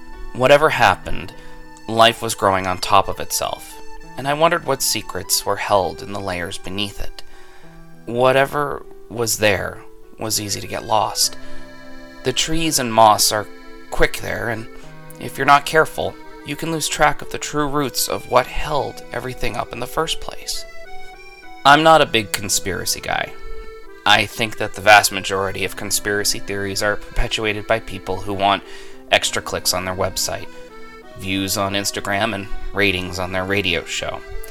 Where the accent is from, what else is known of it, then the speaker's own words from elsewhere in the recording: New England, United States; I'm a New England kid, and growing up in New England, John F. Kennedy was revered as the Second Coming.